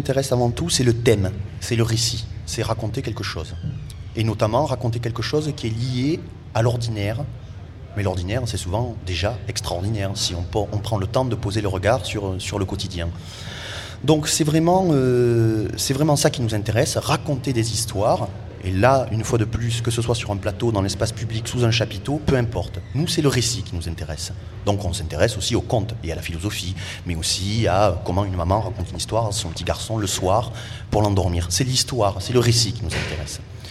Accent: Occitanie, France; un paysan du Rouergue, ma région d'origine

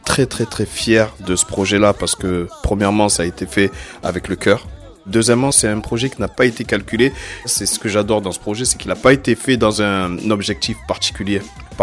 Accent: Marseille, Provence-Alpes-Côte d'Azur, France; born there; je suis né à Marseille, je suis originaire de la Guadeloupe, mais en étant en Tanzanie, en Afrique, j'avais l'impression d'être africain en fait.

